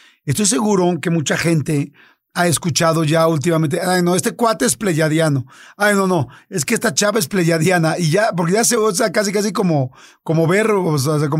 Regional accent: Mexico; especialmente los americanos, Centro, Sudamérica y por supuesto Norteamérica, que somos los mexicanos, estamos influenciadísimos de los gringos

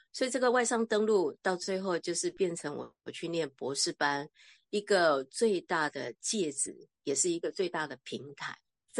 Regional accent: Miaoli, Miaoli County, Taiwan; now in Taichung, Taiwan; 然后我们家里就从苗栗搬来台中，啊，因为我爸也退休了。所以就在台中买了房子，

